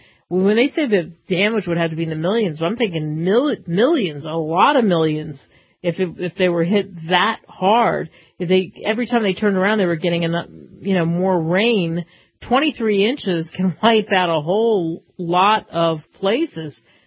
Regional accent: New Jersey, United States; Since I grew up outside of the Jersey Pine Barrens, it was people would talk about Bigfoot.

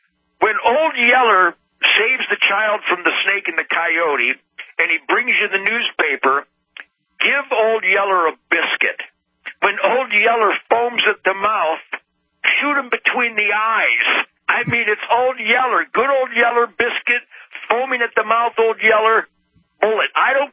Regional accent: Detroit, Michigan, United States; I was born in Detroit, 1948.

